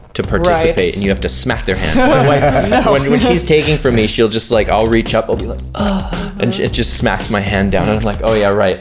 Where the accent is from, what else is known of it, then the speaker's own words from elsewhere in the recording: Canada; I came down from Canada. And I'm a somatic sex educator in Canada.